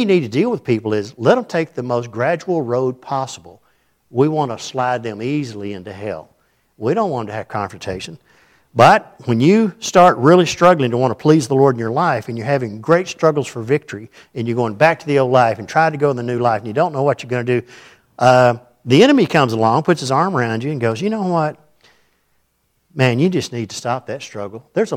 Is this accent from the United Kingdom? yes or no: no; United States; Well, in my mind, as an American, I mean, things are going to be easy.